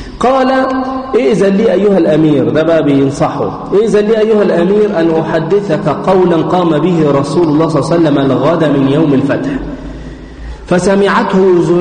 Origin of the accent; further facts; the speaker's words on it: Egypt; ممكن عندنا في مصر هي ممكن تقطعها، مفيش اشكال، لكن في مكه لا